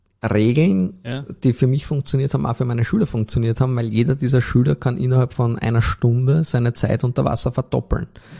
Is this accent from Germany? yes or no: no; Austria; warum gerade als Österreicher Ozean schützen, weil wir haben ja nicht mehr einen Meerzugang mehr.